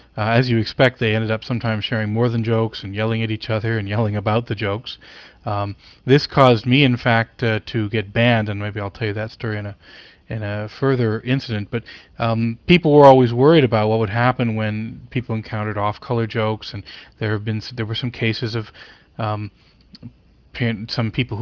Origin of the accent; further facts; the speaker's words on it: Canada; born or raised there